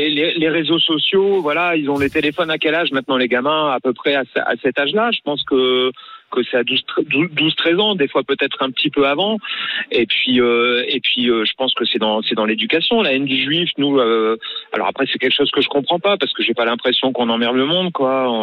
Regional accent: France; On est français avant d'être juif, évidemment.

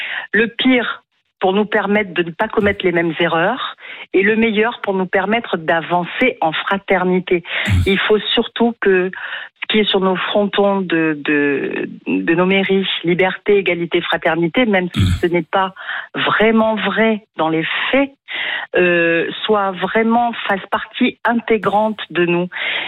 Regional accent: France; Mon père était sicilien. Je n'ai pas une goutte de sang français dans les veines, mais je suis française. Et je suis très fière d'être française.

